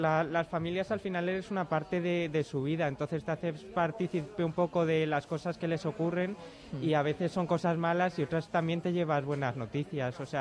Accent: Madrid, Community of Madrid, Spain; yo soy en realidad de la parte de Aluche, yo vivo al lado de la Asociación de Vecinos de allí de Aluche

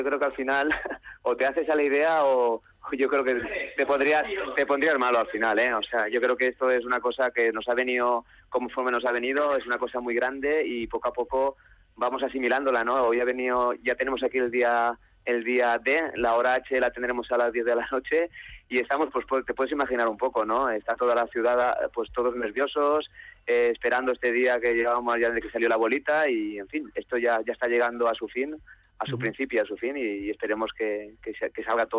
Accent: Valencian Community, Spain; Yo creo que es un orgullo como valenciano

